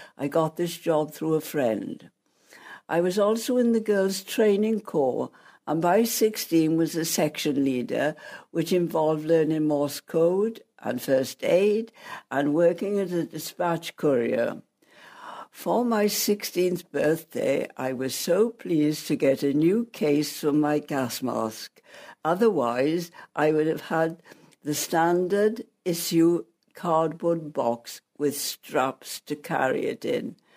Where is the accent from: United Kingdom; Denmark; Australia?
United Kingdom; Wales; born there; I was born in South Wales in 1925.